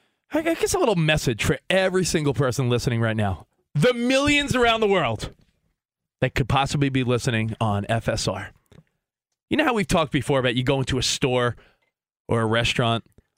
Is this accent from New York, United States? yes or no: yes; New York, United States; now in Los Angeles, United States; I'm a New Yorker originally. New York, Philly, Boston.